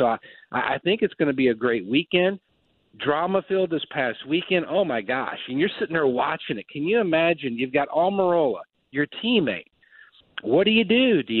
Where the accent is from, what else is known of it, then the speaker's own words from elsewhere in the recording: Morenci, Michigan, United States; born there; also born or lived in Jackson; Well, I lived over in Jackson. I was born actually in a little town, but you got to go from Michigan into Ohio, back to Michigan, into Ohio, back to Michigan to get there. A little town called Morenci.